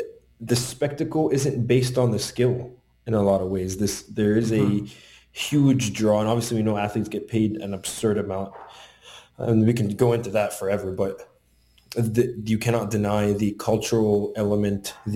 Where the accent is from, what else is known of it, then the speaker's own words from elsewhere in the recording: Egypt; I'm from Egypt originally